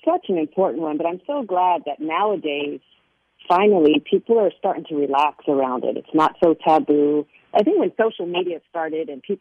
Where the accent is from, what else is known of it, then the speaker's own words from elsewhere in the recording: San Francisco, California, United States; Yeah, I grew up in San Francisco in the 70s, and my parents were hippies, and there was no shame around sexuality.